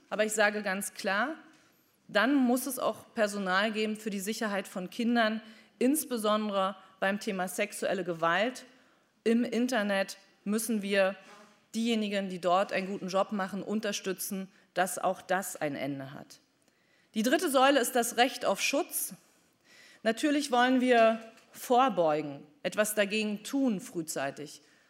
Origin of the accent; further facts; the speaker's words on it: Schwerin, Mecklenburg-Vorpommern, Germany; In meiner Heimatstadt Schwerin